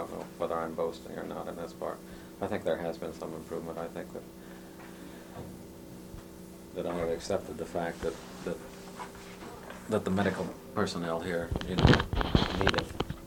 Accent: Sitka, Alaska, United States; I came from Sitka, Alaska, not Edgecombe.

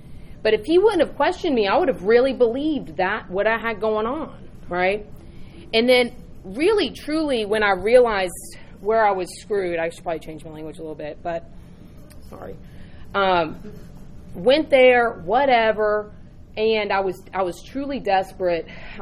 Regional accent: North Carolina, United States; I'm from North Carolina.

